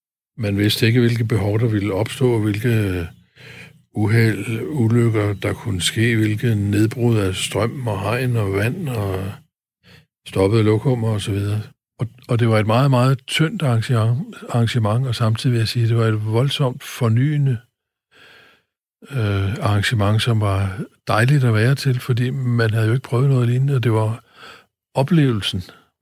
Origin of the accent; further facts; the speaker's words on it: Nyborg, Region of Southern Denmark, Denmark; I min hjemby, på min spiderplads, var den første danske festival.